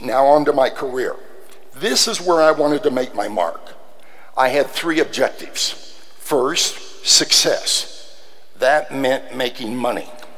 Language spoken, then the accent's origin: English; Sabetha, Kansas, United States; I was brought up a Methodist in Sebetha, Kansas. It's a small, rural, farming community.